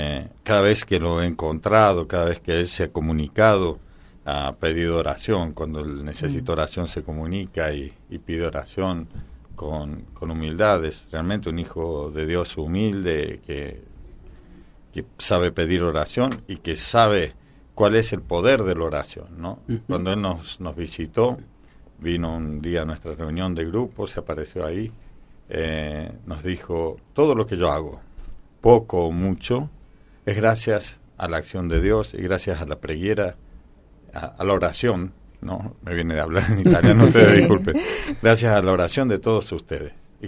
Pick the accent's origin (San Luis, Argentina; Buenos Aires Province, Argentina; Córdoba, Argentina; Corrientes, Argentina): Córdoba, Argentina; Yo estudié en el seminario de Córdoba, yo crecí en Córdoba.